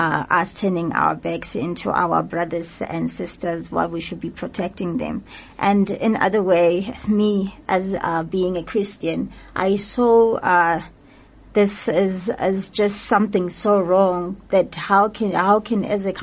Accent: South Africa; me as a person, as South African

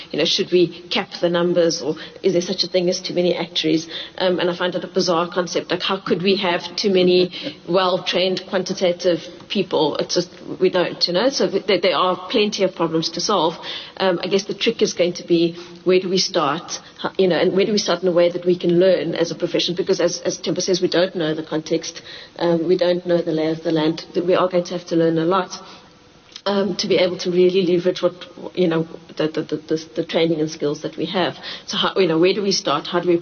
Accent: South Africa; I do feel this often as a South African

